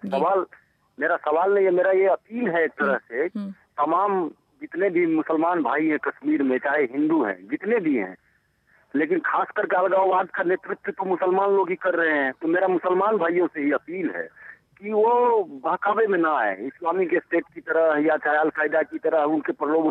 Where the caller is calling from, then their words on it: Hatni, Bihar, India; मैं बिहार जिला मधुबनी गाँव हटनी से बोल रहा हूँ।